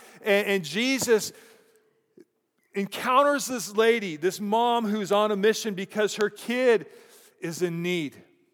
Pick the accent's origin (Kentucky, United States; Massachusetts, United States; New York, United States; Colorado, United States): Colorado, United States; Fort Collins; And growing up, I grew up in Fort Collins, Colorado.